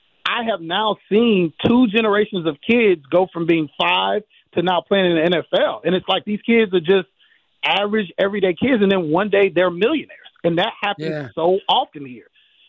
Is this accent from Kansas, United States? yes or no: no; Atlanta, Georgia, United States; now in South Florida, United States; Obviously, I'm from Atlanta, Georgia, but when I moved here 17 years ago and started to embrace the culture